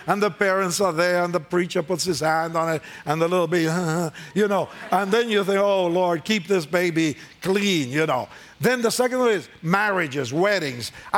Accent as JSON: {"language": "English", "country": "Argentina", "also_born_or_lived": "Colombia / Costa Rica", "second_language": "English", "moved": "as an adult", "said": "But I came to Oregon from Argentina exactly 50 years ago this June. 50, man, to study at Multnomah."}